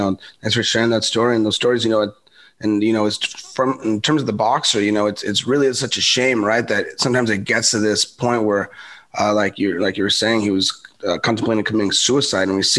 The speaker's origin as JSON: {"language": "English", "region": "California", "country": "United States", "said": "Cause we're from SoCal. We have a different kind of idea, you know, we're a little bit more exposed to cannabis"}